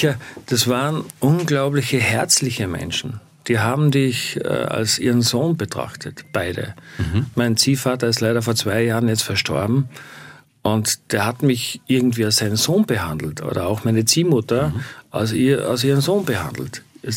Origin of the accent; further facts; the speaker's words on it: Friesach, Carinthia, Austria; Wir waren in Friesach, wo ich herkomme, in einer Stadt.